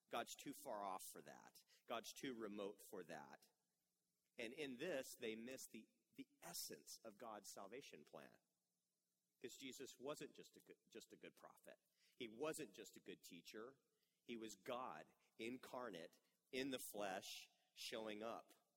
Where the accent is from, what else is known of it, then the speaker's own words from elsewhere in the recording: Vallejo, California, United States; born there; I was born in Vallejo, California. If I had to pick, I'd have chose a different city.